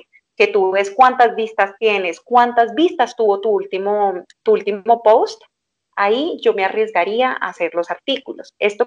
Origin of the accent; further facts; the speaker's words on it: Colombia; now in Mexico; México porque es donde estoy y quiero estar, y Colombia pues porque soy de Colombia y podría trabajar y regresarme a trabajar allá en cualquier momento.